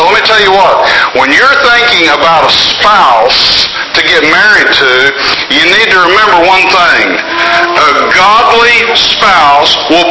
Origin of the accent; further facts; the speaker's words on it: Inola, Oklahoma, United States; When I was young, I grew up in the Inola Church of Christ in Oklahoma, and we had about 60 members.